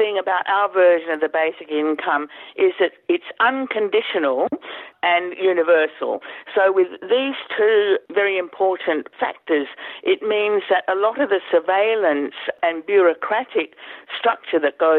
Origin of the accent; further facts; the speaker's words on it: Australia; born there; I was born in Australia